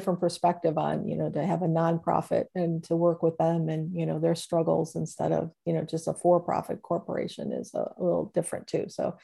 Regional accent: Cleveland, Ohio, United States; So I'm from Cleveland. So big sports.

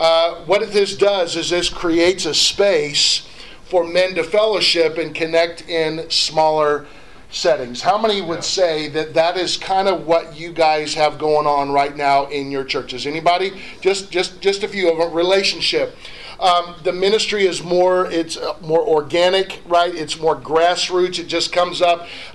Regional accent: Lima, Ohio, United States; I'm from Redneckville. Right, I'm from Lima, Ohio.

